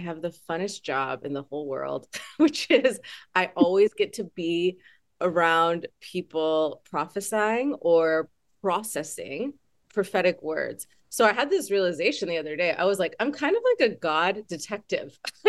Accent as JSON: {"language": "English", "country": "United States", "said": "And I remember I'm American."}